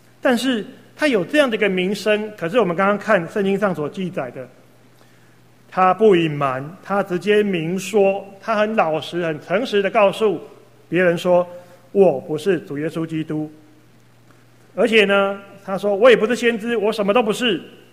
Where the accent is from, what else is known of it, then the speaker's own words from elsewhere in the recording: Taiwan; 这个当然也凸显到我们台湾人的还蛮重学历的哈